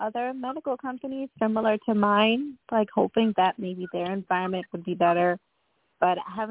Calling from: Long Island, New York, United States; I'm calling from New York.

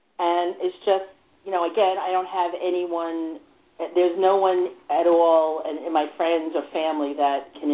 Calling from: New York, United States; Out on the eastern end.

